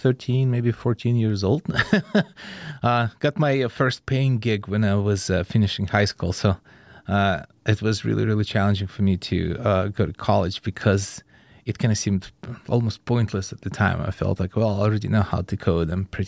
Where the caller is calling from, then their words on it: Oakland, California, United States; I'm joining you from Oakland, California.